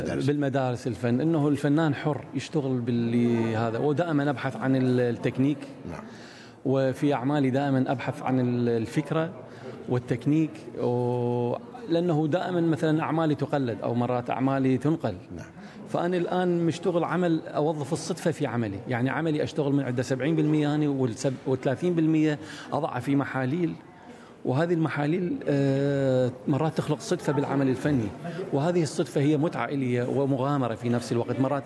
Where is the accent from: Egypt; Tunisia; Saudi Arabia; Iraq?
Iraq; أنا أول واحد شاركت وياهم كعراقي